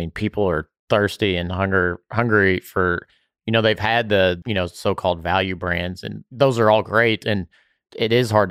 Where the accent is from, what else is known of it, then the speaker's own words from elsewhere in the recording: Bardstown, Kentucky, United States; everybody thinks I'm crazy that I grew up around Bardstown.